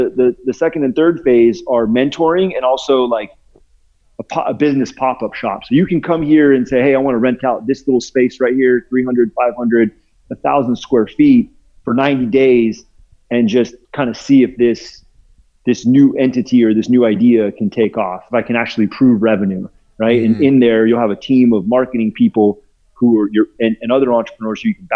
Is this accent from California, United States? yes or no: yes; Long Beach, California, United States; I'm from Long Beach. I grew up around here.